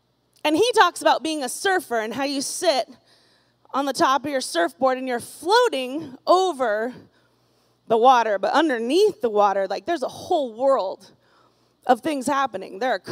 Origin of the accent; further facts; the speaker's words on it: San Diego, California, United States; And I grew up in San Diego. It's not like I'm new to the beach.